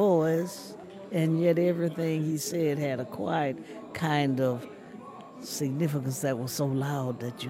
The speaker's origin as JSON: {"language": "English", "town": "Montgomery", "region": "Alabama", "country": "United States", "tie": "born or raised there", "said": "As a young person growing up in Montgomery in the South, in America, I was victimized many times by the old segregationist attitudes."}